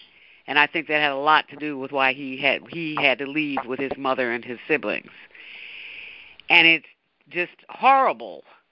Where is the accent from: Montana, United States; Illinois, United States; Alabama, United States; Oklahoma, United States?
Illinois, United States; Chicago; now in upstate New York, United States; He lives in Oregon, and I grew up in Chicago, and I presently live in upstate New York.